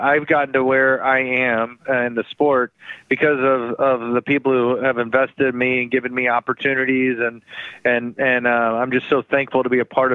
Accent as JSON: {"language": "English", "town": "Atlanta", "region": "Georgia", "country": "United States", "tie": "born or raised there", "said": "So I grew up in Atlanta and didn't really follow motorsports as a kid."}